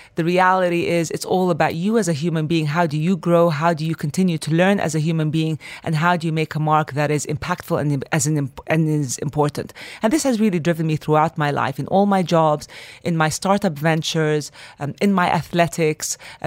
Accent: Kuwait; I'm the second of five siblings. We were raised as a Palestinian expats in the GCC

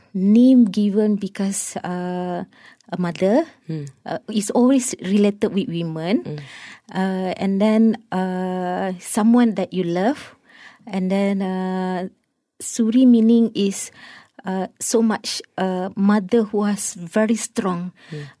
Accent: Klang, Selangor, Malaysia; Then when I went back to my hometown in Klang, and then I discover so many single mother who are face financial problem, same like me.

